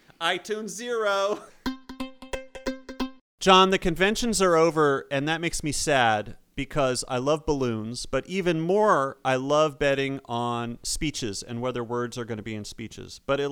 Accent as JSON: {"language": "English", "town": "Chapel Hill", "region": "North Carolina", "country": "United States", "tie": "born or raised there", "said": "So we grew up in Chapel Hill in Orange County, which is a home of the Research Triangle, which is a very progressive environment relative to North Carolina."}